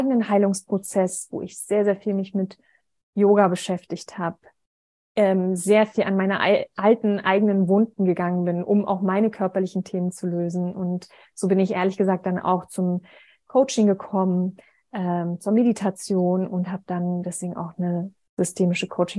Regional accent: Berlin, Germany; born there; ich bin 33, ich bin fast 34, bin in Berlin geboren, habe aber tatsächlich auch in meinem Blut nicht nur deutsches Blut, sondern tatsächlich auch asiatisches Blut. Meine Mutter kommt aus dem sehr, sehr, sehr entfernten östlichen Teil, asiatischen Teil von Russland.

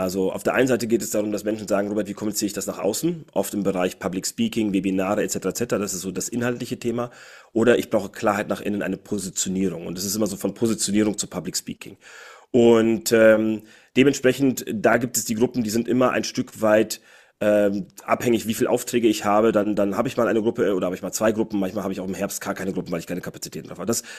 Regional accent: Cologne, North Rhine-Westphalia, Germany; Ich komme aus Köln.

